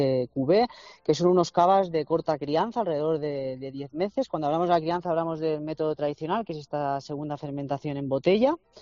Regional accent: Catalonia, Spain; yo soy del Penedès, de la tierra del cava

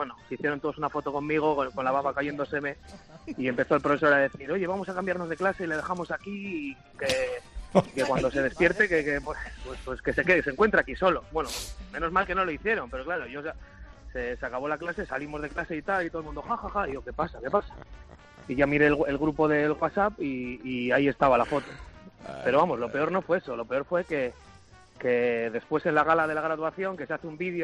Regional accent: Bilbao, Basque Country, Spain; y yo que soy de Bilbao dije...

